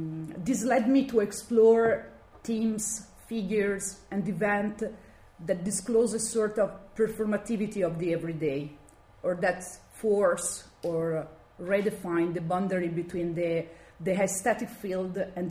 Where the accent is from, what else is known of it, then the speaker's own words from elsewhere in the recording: Italy; accent: Italian; French is a second language; l'anglais n'est pas ma langue maternelle, mais pour moi c'est vraiment plus facile parler en anglais. Donc vous avez ma façon de parler anglais est vraiment facile parce que je parle avec un accent italien très fort.